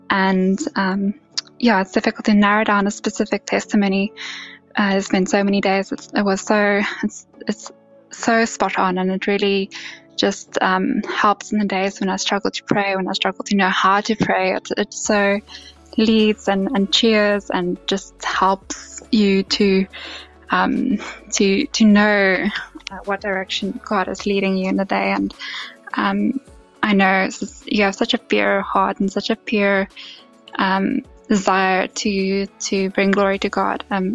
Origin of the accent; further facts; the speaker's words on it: South Africa; I come from South Africa.